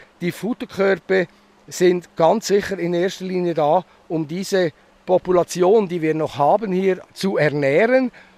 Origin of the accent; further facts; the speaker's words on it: Oberbuchsitten, Solothurn, Switzerland; Ich bin hier aufgewachsen in Oberbuchsitten. Wir haben als Kinder hier von Hand große Forellen gefischt.